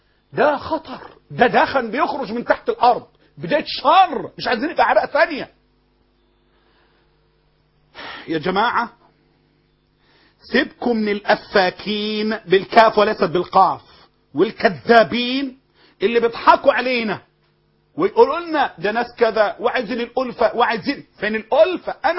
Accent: Egypt; احنا الشعب المصري

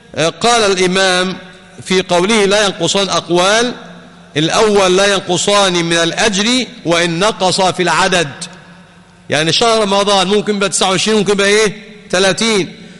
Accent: Egypt; ما يصحش بقى حضرتك تبقى قاعد عندنا في مصر هنا ولا أبوك صايم وإحنا فطرين.

